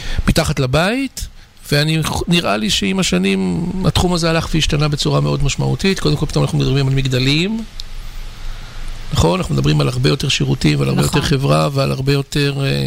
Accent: Ramat Efal, Tel Aviv District, Israel; אני גדלתי ליד בית אבות משען ברמת אפעל.

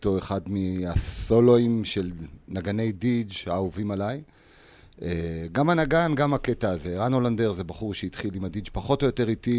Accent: Haifa, Haifa District, Israel; now in Kfar Vitkin, Israel; חיפאי במקור. גדלתי בחיפה לשני הורים, הייתי אומר, אנשים חכמים ויצירתיים.

